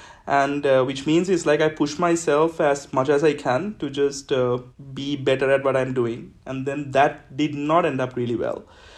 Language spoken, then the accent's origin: English; Sri Lanka; now in China; I'm from Sri Lanka in China for the past 16 years. And I come from like a very meditative, like very scenic background, like a little island.